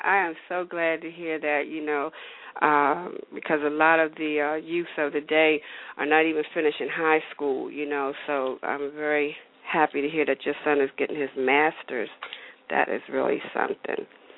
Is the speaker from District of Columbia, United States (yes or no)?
yes; Washington, District of Columbia, United States; As you guys know, I'm from Washington, D.C.